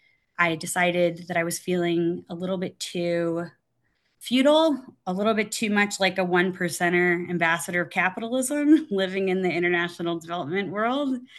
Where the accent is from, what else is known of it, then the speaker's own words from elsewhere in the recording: Florida, United States; now in Burlington, United States; And growing up in South Florida, it's everything I understood was not right.